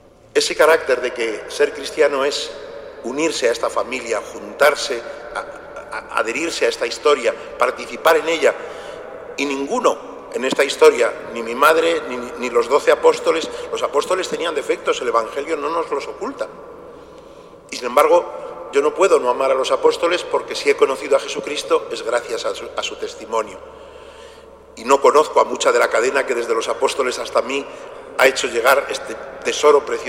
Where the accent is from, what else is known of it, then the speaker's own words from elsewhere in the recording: Spain; También los que somos españoles éramos de esos malditos que no conocen la ley